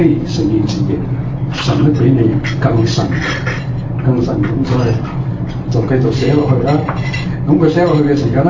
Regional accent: China; 所以我哋中国人咧好客气嘅，本人都系好客气嘅

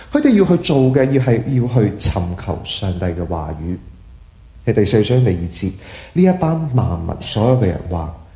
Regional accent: Hong Kong; 就好似嗰時候細個嗰陣時喺香港

